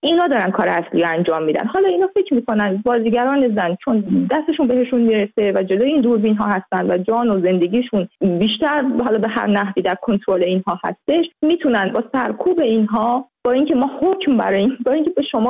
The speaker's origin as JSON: {"language": "Persian", "country": "Iran", "said": "من هم از ایرانم اومدم"}